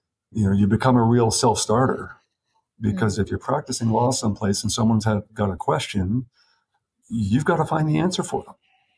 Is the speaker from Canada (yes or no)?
yes; Canada; now in United States; given that I grew up in Canada and here I am trying to understand what goes on in this country